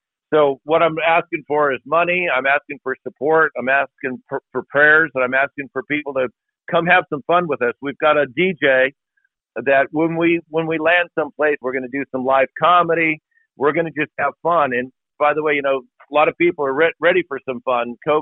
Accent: San Diego, California, United States; I grew up in San Diego.

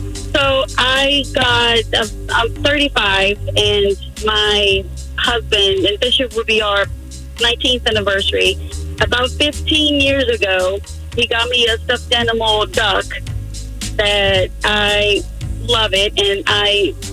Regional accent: Brazil; We're from Brazil, and it goes to Brazil with us anywhere that...

